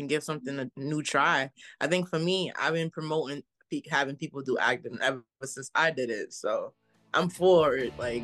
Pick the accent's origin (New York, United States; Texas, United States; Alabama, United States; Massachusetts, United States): New York, United States; Brooklyn; I'm a Brooklyn native myself. I might not live out there, but I'm from Brooklyn. I might be Bronx, but I am from Brooklyn. I don't forget where I come from.